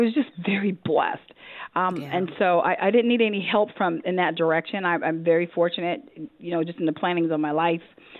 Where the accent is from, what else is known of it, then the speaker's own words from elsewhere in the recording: New York City, New York, United States; I'm 58 years old. I'm from New York City, from the small island with more than 11 million people.